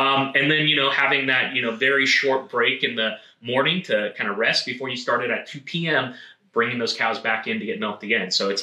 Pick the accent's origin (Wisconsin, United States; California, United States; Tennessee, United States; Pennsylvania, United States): California, United States; Growing up in Sonoma County, very, very early on, you realize that it is a kind of a microcosm of the world